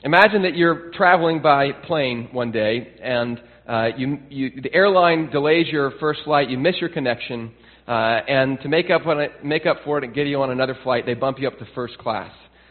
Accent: New York, United States; Now, as a New Yorker, we like to point out that we kept him from winning a few more along the way

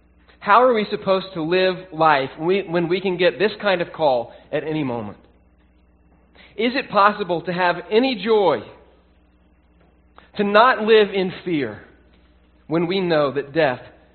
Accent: Nashville, Tennessee, United States; Joey was in my inner circle of friends as I was growing up in Nashville.

